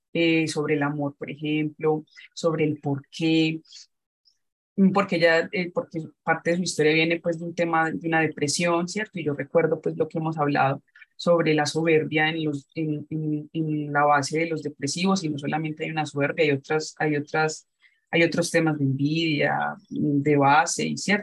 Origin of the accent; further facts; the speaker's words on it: Medellín, Antioquia, Colombia; Soy de Colombia, de Medellín.